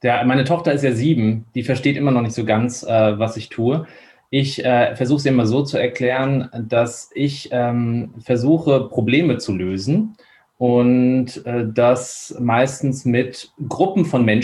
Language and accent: German; Egelsbach, Hesse, Germany; also born or lived in Poland; Nee, in Egelsbach. Das ist so 12 Kilometer nördlich von Darmstadt. Also ich habe es richtig weit geschafft, ja. Also nach der Schule. Ja, und bin da aufgewachsen, zur Schule gegangen. Geboren bin ich in Polen.